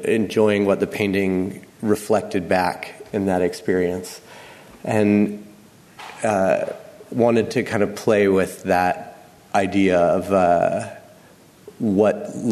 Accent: Boise, Idaho, United States; moved away as an adult; also born or lived in Boston; I come from Boise, Idaho, is where I grew up, and I moved to Boston, Massachusetts after high school

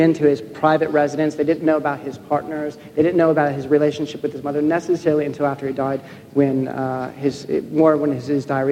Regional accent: Los Angeles, California, United States; it started raining a lot here, and I'm from Los Angeles, it doesn't rain a lot

